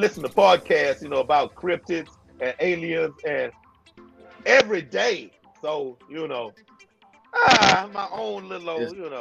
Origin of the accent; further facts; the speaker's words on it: Hempstead, Texas, United States; Yeah, I mean, I'm from Hempstead, Texas.